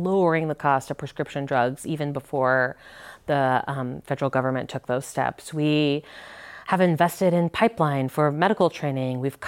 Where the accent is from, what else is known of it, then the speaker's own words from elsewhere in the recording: Port Orchard, Washington, United States; Well, I grew up across the Tacoma Narrows Bridge on the Kitsap Peninsula. I grew up in Port Orchard and the house my mom grew up